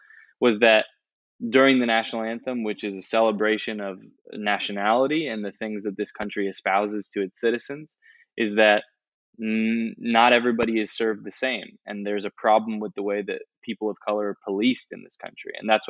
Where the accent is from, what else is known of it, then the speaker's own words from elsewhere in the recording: United States; my sort of opinion of it stems from the fact that obviously I am an American